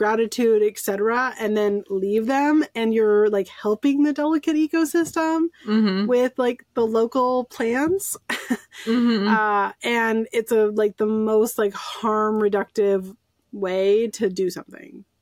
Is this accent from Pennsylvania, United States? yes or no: no; San Francisco, California, United States; our listeners probably know that I'm from San Francisco, right?